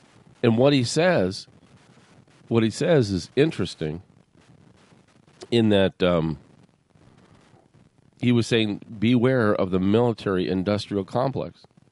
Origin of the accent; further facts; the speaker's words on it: Tehran, Tehran Province, Iran; I'm a Persian and I came from Persia. Really? Well, Tehran